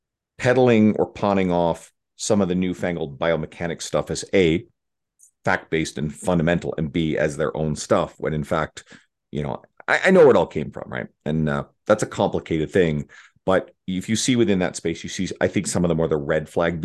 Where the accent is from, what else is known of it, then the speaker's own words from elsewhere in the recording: Newfoundland and Labrador, Canada; I grew up in Newfoundland, so I didn't know him growing up